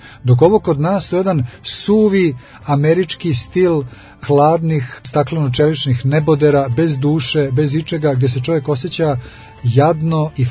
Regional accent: Belgrade, Serbia; moved away as an adult; now in United States; ja sam Beograđanin i to je nešto što se ne može iščupati. Znači, tamo sam rođen, tamo sam odrastao i tamo sam živio do 27. svoje godine. Sa 27 godina, 87. sam otišao u Ameriku

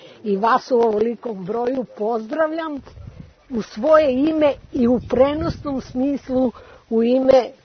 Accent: Belgrade, Serbia; born there; ja sam isto Ruskinja, ali rođena ovdje u Beogradu 33. daleke godine. Moji su beli Rusi, a inače pripadam i Ruskoj pravoslavnoj crkvi u Beogradu.

